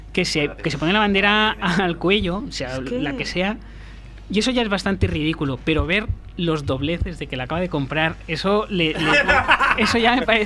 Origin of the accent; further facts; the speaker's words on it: Catalonia, Spain; lo que no hemos querido como catalanes era simplificar el tema